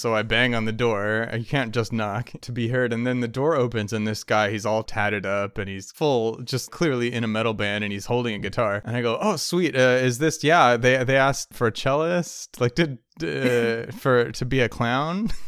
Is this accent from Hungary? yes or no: no; California, United States; also born or lived in Ohio; Because I grew up in California, but then I lived in Ohio for, like, a couple years as a kindergartner.